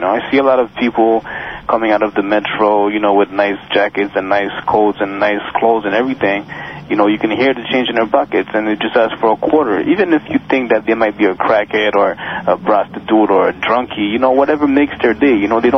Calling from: Montreal, Quebec, Canada; I'm calling from Montreal.

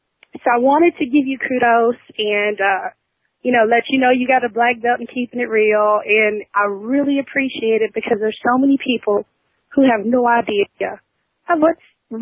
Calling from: Texas, United States; Hey, I just want to let you know that I'm calling from Fort Texas, and I've been listening to your show for about 6 or 7 months now

